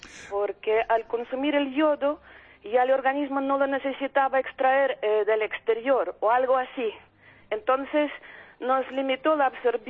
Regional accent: Kyiv, Kyiv City, Ukraine; now in Calzada de Calatrava, Spain; no, soy de Kiev.

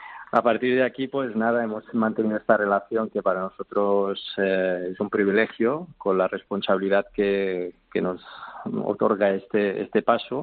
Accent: Les Franqueses del Vallès, Catalonia, Spain; Nosotros somos de las Franquesas del Vallés.

